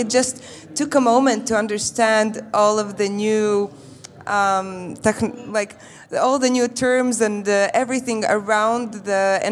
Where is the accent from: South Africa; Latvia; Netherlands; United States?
Latvia; Riga; I'm originally here from Riga, Latvia.